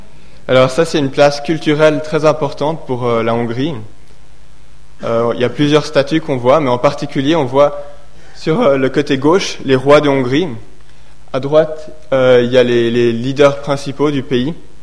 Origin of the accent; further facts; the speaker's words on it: Switzerland; je suis suisse et hongrois